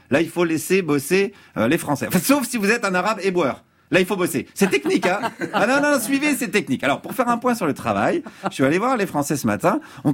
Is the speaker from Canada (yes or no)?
no; France; comme je suis français